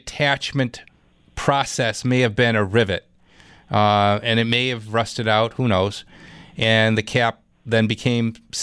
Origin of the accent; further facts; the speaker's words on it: Clarence, New York, United States; 803-0930 to Clarence. That's my hometown.